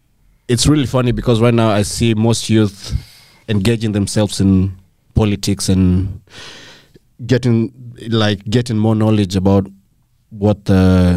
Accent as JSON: {"language": "English", "country": "Kenya", "said": "Actually, being a Kenyan, it's been really a sad week as well."}